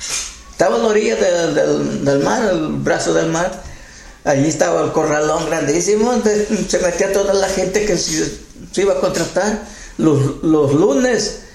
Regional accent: Guerrero, Mexico; En mi pueblo, Iguala está cerca.

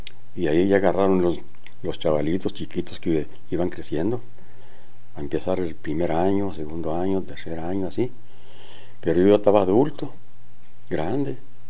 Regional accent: Rodeo, Durango, Mexico; Que es un municipio que tiene muchos pueblitos alrededor, pero yo nací en el Rodeo. Y pues allí viví mucho tiempo, hasta que me hice ya adulto, viejo. Me casé en el mismo lugar.

